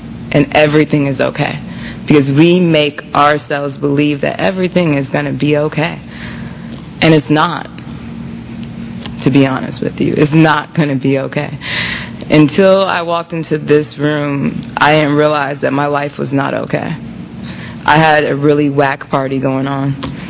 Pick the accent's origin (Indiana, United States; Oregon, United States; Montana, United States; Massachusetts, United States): Indiana, United States; I grew up in Indiana, all kind of around Indiana. My dad was in the Army, so I was the Army brat for sure.